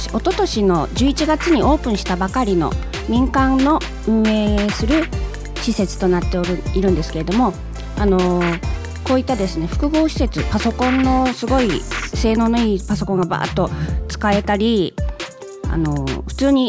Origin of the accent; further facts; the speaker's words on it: Ushibuka, Kumamoto, Japan; 私は牛深の二間町というところですね。牛高のすぐそばで、私も牛高の卒業生です。